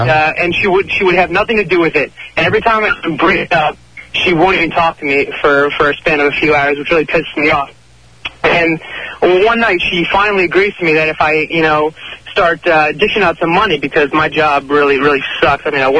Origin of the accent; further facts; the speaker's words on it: Bethesda, Maryland, United States; I'm from Bethesda.